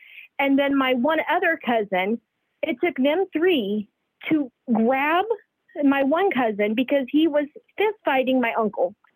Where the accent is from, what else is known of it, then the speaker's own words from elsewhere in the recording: California, United States; Like, I'm from the Bay Area, California.